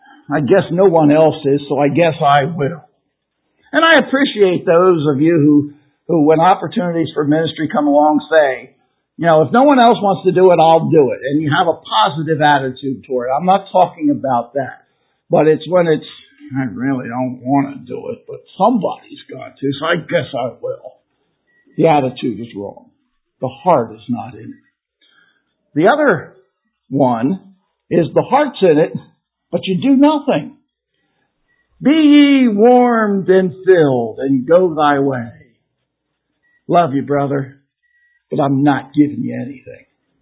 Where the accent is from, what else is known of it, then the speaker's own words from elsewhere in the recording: Philadelphia, Pennsylvania, United States; born there; I was born in Philadelphia. That should tell you that right there.